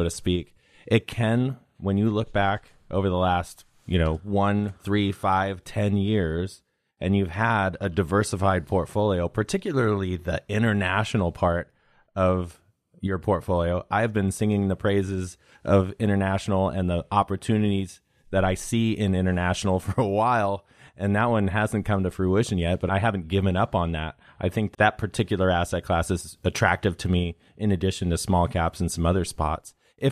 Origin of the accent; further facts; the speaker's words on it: Pacific Northwest, United States; That's just, that just stamps that stamps we're right here from Pac Northwest.